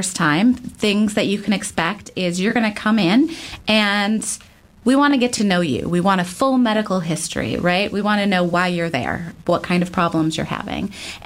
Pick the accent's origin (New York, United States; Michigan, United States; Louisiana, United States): New York, United States; Buffalo; I'm an East Coaster, so I came from Buffalo, New York, moved out to the West Coast